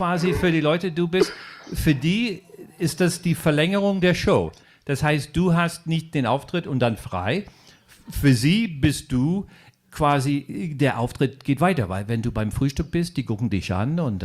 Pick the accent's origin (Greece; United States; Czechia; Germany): United States; New Jersey; Ich komme aus New Jersey und Philadelphia ist natürlich in der Nähe.